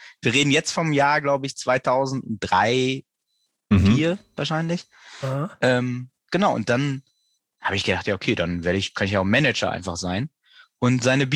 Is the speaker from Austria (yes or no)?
no; North Rhine-Westphalia, Germany; now in Hamburg, Germany; Ich fange im Jahr 2000 an. Da bin ich nämlich nach Hamburg gekommen. Ich komme eigentlich aus NRW. Bin nach Hamburg gekommen, ganz klassisch zum Jurastudium.